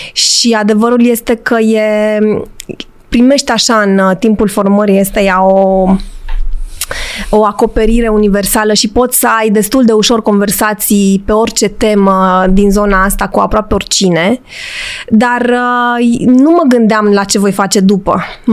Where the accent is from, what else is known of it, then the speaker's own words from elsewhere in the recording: Cluj-Napoca, Cluj County, Romania; În ultimii 30 de ani am stat o bună parte din timp la Cluj, pentru că eu sunt din Cluj.